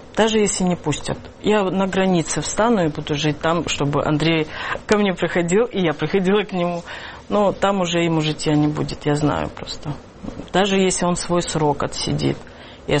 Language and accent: Russian; Russia; Я говорю, я россиянка, но у меня нету, говорю, флага даже